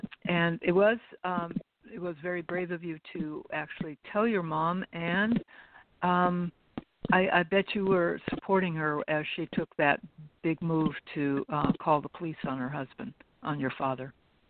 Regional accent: Tacoma, Washington, United States; born there; I was born in Tacoma, Washington, and I'm an Army brat.

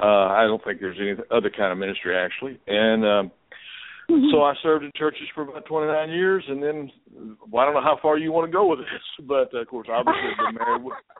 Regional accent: Dallas, Texas, United States; born there; I was born in 1943 in Dallas, Texas. I was born there, and I was a child of an unwed mother

